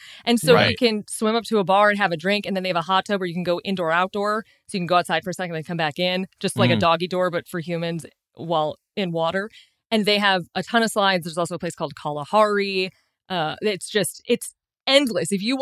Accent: Chicago, Illinois, United States; I grew up in Chicago, but when you're landlocked, instead of, you know, flying to a coast, it's like, let's drive 2 hours to this weird children's paradise.

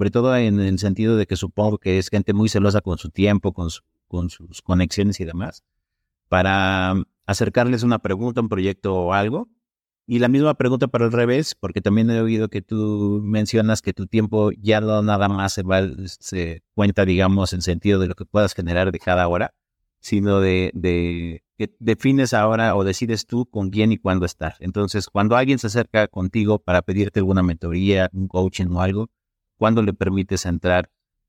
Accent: State of Mexico, Mexico; now in Mexico City, Mexico; Estoy en el DF, soy del Estado de México, pero estoy trabajando en el DF.

